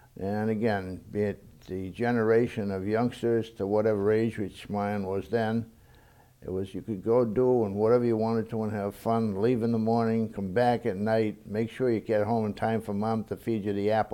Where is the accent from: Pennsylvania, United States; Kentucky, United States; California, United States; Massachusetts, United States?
Massachusetts, United States; Athol; born there; now in Petersham, United States; I was born in the community of Athol, Massachusetts.